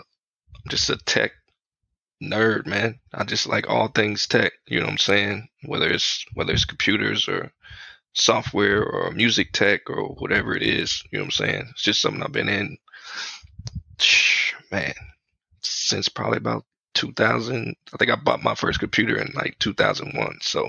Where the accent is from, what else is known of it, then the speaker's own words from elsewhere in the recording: Topeka, Kansas, United States; I'm born and raised in Kansas, man. Midwest. Okay. Yeah, about an hour from Kansas City. I stay in Topeka, which is the capital